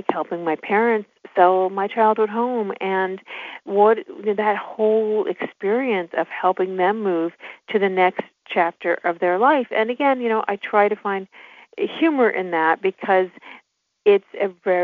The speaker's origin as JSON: {"language": "English", "town": "Mobile", "region": "Alabama", "country": "United States", "said": "I happen to be, you know, not everybody knows this, but from Alabama. I'm from Mobile, Alabama"}